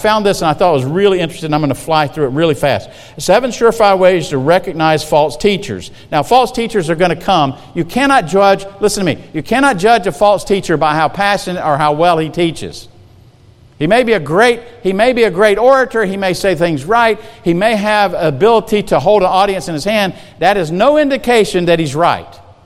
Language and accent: English; the South, United States; I'm from the South. Where I'm from, a lot of times, by now, in my Sunday school lesson, I would have heard 15 or 20 amens.